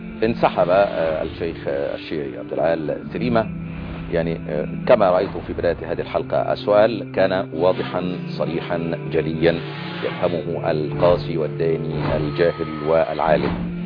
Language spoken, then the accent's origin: Arabic; Egypt; وعندنا في مصر